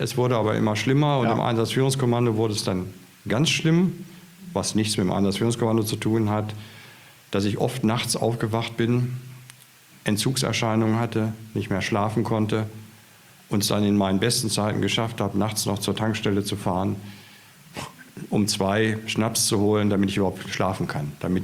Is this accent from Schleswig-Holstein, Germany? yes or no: no; Hanover, Lower Saxony, Germany; born there; Genau, gebürtiger Hannoveraner